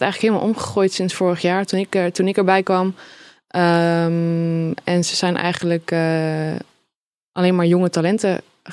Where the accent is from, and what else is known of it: Borne, Overijssel, Netherlands; born there